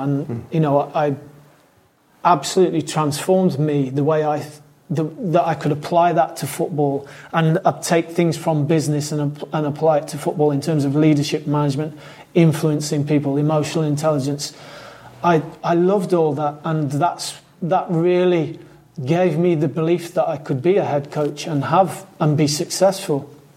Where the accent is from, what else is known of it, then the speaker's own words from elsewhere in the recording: England, United Kingdom; also born or lived in Scotland; I was born in Scotland, but raised in England.